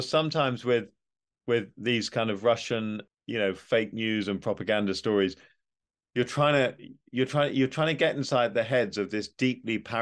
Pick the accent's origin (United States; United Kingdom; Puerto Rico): United Kingdom; I'm as a Brit, I'm a very pro-European Brit